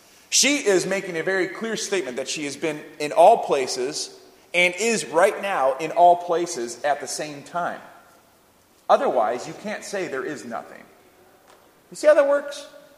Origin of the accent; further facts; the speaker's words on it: Puerto Rico; Well, I'm from Puerto Rico.